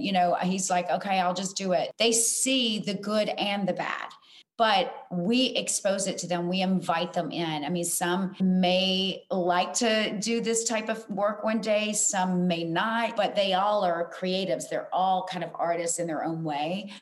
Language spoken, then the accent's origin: English; Georgia, United States; I grew up in South Georgia.